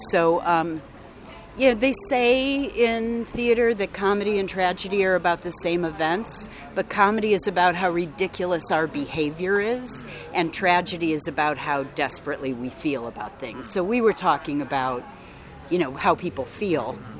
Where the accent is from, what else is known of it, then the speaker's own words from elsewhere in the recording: United States; now in Canada; Like, I can move wherever I want. I'm an American.